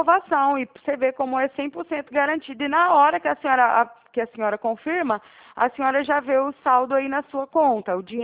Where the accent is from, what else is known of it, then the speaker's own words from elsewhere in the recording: Uberaba, Minas Gerais, Brazil; now in Araraquara, Brazil; Ah, ó, o meu DDD é 34, eu sou de Uberaba, mas eu moro